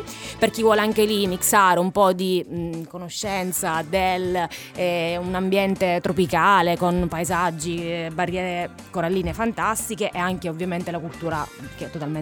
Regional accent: Sicily, Italy; essendo io siciliana, cioè già tornare in Sicilia per me inizia la vacanza da lì.

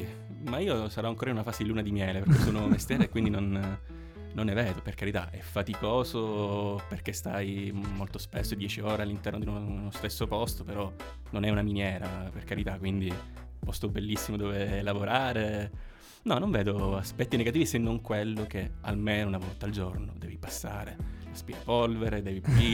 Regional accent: Sicily, Italy; con dei pizzini da buon siciliani con la nostra calligrafia

